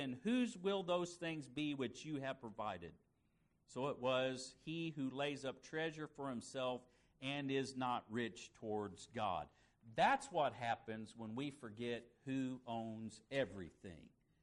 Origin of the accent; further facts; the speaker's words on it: Florida, United States; A realtor talked her into renting the house we grew up in Florida.